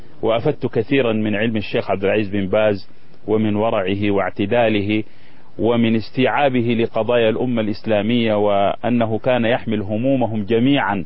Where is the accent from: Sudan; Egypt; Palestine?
Sudan; moved away; also born or lived in Riyadh; أؤكد لك أني جيت سليم العقيدة من السودان